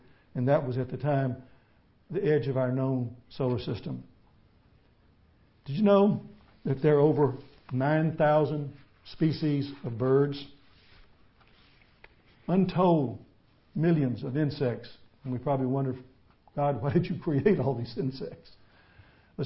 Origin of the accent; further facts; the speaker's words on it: Mississippi, United States; didn't help that I told them I was from Mississippi originally.